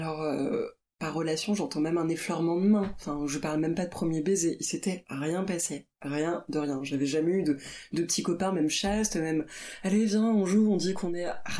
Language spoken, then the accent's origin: French; Paris, Île-de-France, France; à 15 ans, j'avais pas le droit de sortir de chez moi à Paris pour, oui, encore une fois, enfin, aller sortir la poubelle ou acheter une baguette